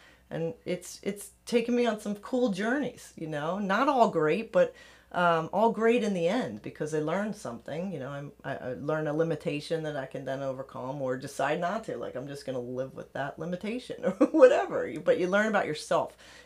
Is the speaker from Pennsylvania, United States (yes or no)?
yes; Philadelphia, Pennsylvania, United States; Yeah, so I'm Northeast Philly. I grew up in Fox Chase. I went to Cardinal Dougherty High School, 87